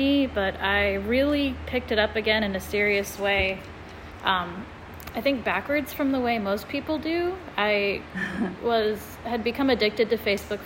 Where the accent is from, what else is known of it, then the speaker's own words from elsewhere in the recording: Poland Springs, Maine, United States; now in Rochester, United States; So I grew up in Poland Springs, Maine.